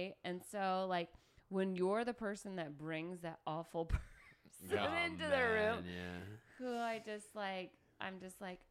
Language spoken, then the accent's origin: English; Calhoun, Georgia, United States; "Hey, I'm from Calhoun, Georgia. We have a Nike outlet."